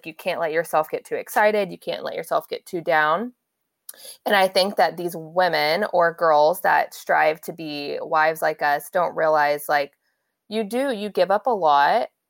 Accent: Dallas, Texas, United States; I was so excited because I'm originally from Dallas.

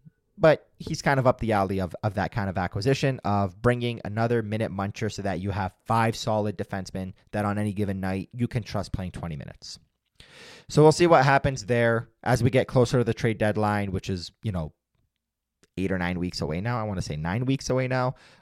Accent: Canada; I'm Canadian, so I really do.

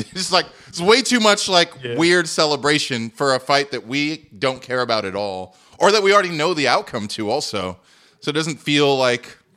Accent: West Coast, United States; I'm from the West Coast, and I can't remember this fool's name.

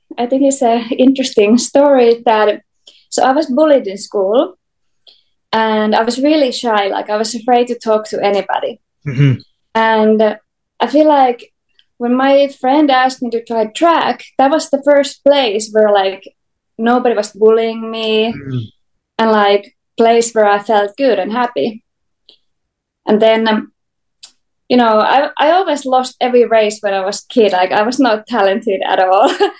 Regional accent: Kirkkonummi, Uusimaa, Finland; it was like 2 miles to my school, 2 miles to my friends. I lived in the middle of nowhere.

